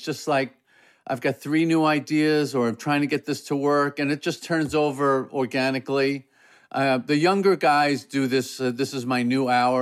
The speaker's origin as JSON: {"language": "English", "region": "New York", "country": "United States", "tie": "born or raised there", "said": "I grew up on Long Island, so, mm-hmm."}